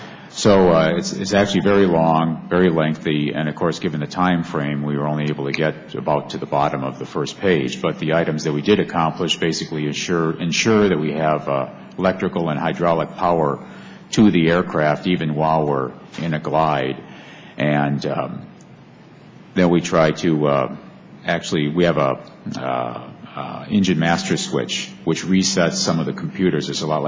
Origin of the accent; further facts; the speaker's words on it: Wisconsin, United States; Well, as you know, sir, I'm from Wisconsin as well